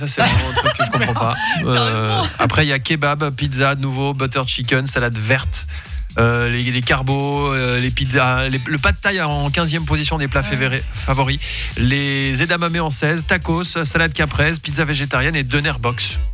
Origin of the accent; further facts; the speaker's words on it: Switzerland; chez nous, en Suisse